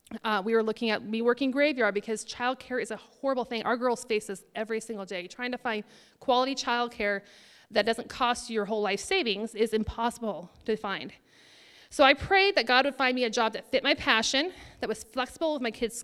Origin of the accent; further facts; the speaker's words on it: Roseburg, Oregon, United States; So I was born in Roseburg, graduated from Umpqua Valley Christian School before they were at Dixonville and had a nice campus.